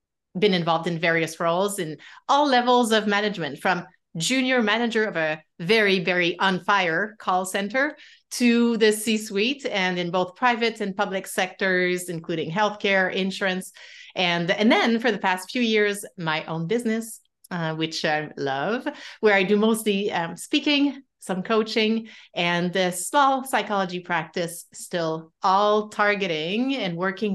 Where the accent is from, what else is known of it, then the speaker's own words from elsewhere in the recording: Quebec, Canada; accent: French; English is a second language; now in Vancouver, Canada; Well, I'm from Quebec on the east coast of Canada, hence the French accent. I live on the west coast of Canada in Vancouver, British Columbia.